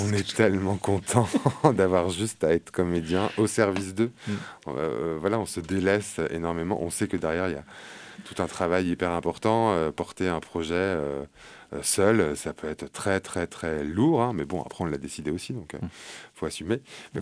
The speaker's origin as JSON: {"language": "French", "town": "Combrand", "region": "Nouvelle-Aquitaine", "country": "France", "tie": "born there", "said": "Une troupe amateur, dans ma troupe rurale, là où je suis né, en Deux-Sèvres, à Combran, voilà."}